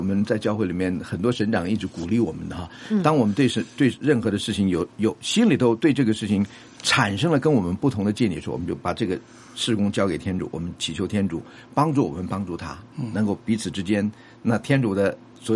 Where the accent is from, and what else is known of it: China